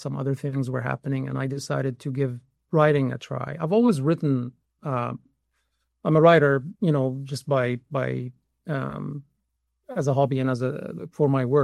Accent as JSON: {"language": "English", "country": "Lebanon", "tie": "born or raised there", "lives_now": "Canada", "said": "I grew up in Lebanon, born as a Palestinian official status refugee."}